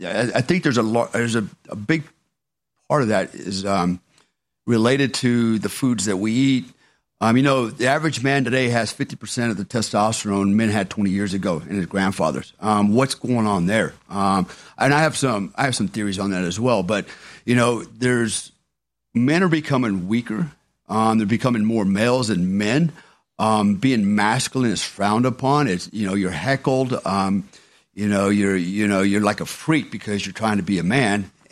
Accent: Germany; now in United States; And not only that, I grew up in Germany, and it was very safe, you know.

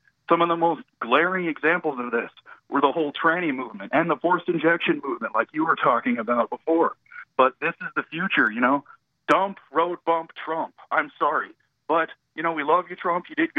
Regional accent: South Dakota, United States; You know, I come from South Dakota. We have a civil society up here.

